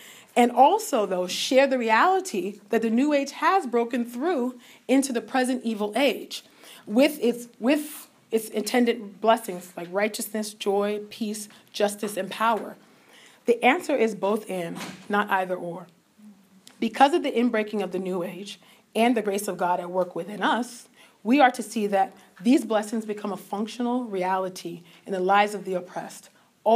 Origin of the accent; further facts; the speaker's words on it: California, United States; back in 1994, my home state of California had Proposition 184 on the ballot